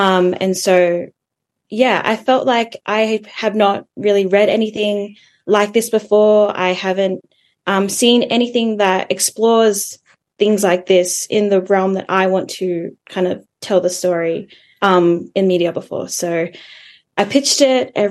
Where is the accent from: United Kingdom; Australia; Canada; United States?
Australia; especially like being in Australia and growing up in Australia